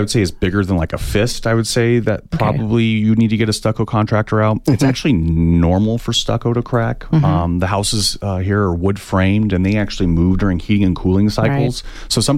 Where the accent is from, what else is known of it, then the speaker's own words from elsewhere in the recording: Tucson, Arizona, United States; I'm from Tucson.